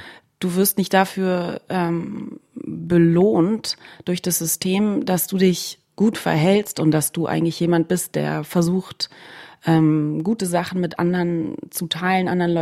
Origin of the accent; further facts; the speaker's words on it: Berlin, Germany; Ich bin ja gebürtige Berlinerin und das ist schon ganz schön drastisch.